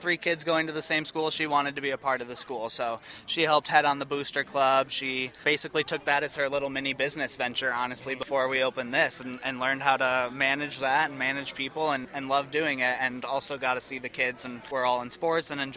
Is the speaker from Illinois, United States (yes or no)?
no; Madison, Wisconsin, United States; I'm from Madison, so I keep an eye on stuff up there.